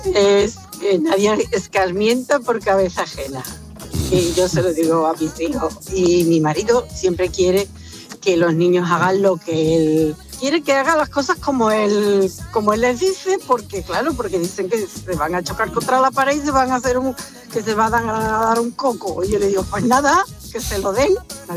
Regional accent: Seville, Andalusia, Spain; Hola, gente de la tarde. Soy de Sevilla.

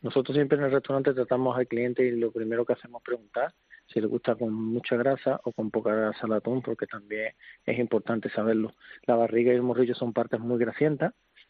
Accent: Barbate, Andalusia, Spain; Yo soy de Barbate

